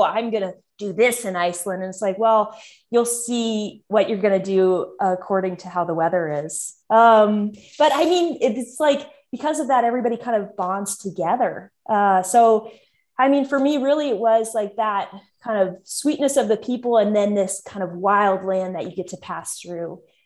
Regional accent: Alaska, United States; I wasn't expecting that because I'm from Alaska, also a northern place.

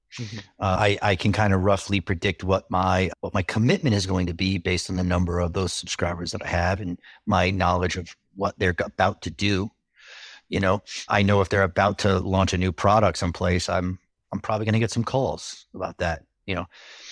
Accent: New York, United States; Because I'm from Long Island, and that's how we Long Island doesn't do much right, but they know how to make a sub.

